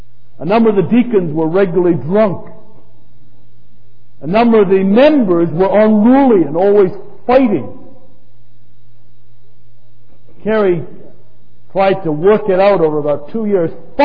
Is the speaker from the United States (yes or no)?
no; England, United Kingdom; growing up in England with shorts regularly worn